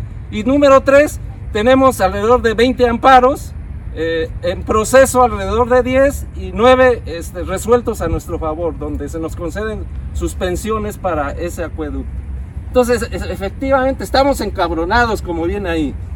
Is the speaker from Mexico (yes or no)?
yes; Cuautla, Morelos, Mexico; Compañeros, efectivamente, soy del ejido de Cuautla, uno de los ejidos afectados.